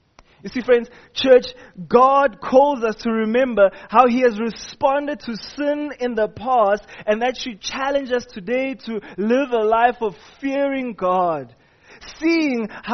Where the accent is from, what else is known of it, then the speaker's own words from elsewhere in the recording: Johannesburg, Gauteng, South Africa; growing up in Hillbro, we didn't really have a backyard of grass where we could go and play sports. So we generally played in the corridors of the flats because we lived in buildings.